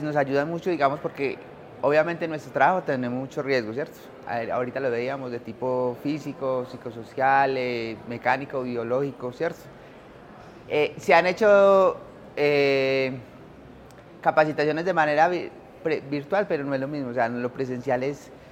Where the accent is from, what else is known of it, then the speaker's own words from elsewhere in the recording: Salamina, Caldas, Colombia; vengo de Salamina, trabajo en la institución educativa El Perro.